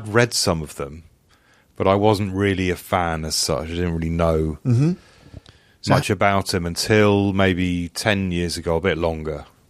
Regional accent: England, United Kingdom; because I kind of don't really just see myself as English. I see myself as British, really, I suppose.

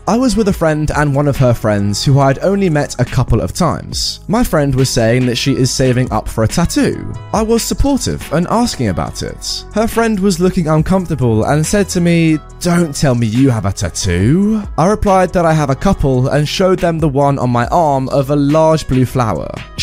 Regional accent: Australia; I went to the US, I'm Australian, to do the Disney International College Program

